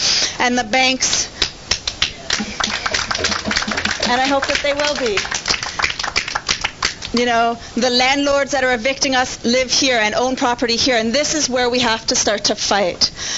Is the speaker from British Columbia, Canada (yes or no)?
no; Guelph, Ontario, Canada; Because I grew up in Guelph